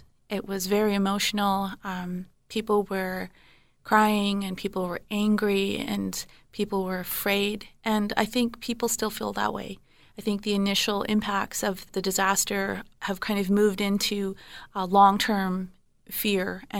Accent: British Columbia, Canada; Well, I remember growing up on the Fraser River, and we fish at night on the river.

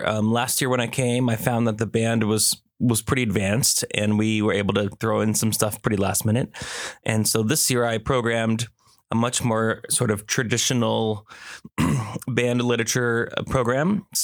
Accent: Juneau, Alaska, United States; now in Fairbanks, United States; Well, I'm actually from Juneau.

